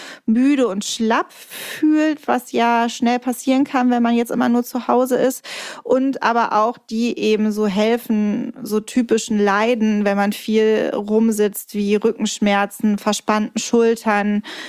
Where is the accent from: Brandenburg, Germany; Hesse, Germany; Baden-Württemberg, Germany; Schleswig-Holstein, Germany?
Schleswig-Holstein, Germany; Bargteheide; das Yoga-Studio Yoga Kala in meinem Heimatort Bargteheide.